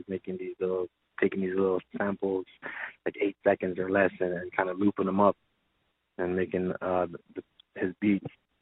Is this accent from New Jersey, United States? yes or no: yes; New Jersey, United States; also born or lived in US Virgin Islands; Yeah, I was born in the Virgin Islands in the States, but then I moved to New Jersey, like, right after I was born.